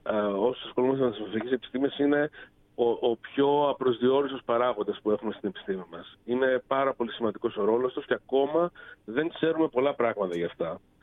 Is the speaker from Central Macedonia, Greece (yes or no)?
yes; Thessaloniki, Central Macedonia, Greece; Αν και κατάγομαι από τη Θεσσαλονίκη